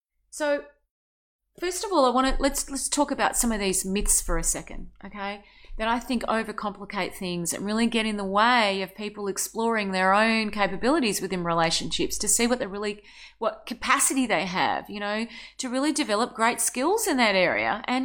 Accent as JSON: {"language": "English", "country": "Australia", "said": "Now, Australia, I'm Australian"}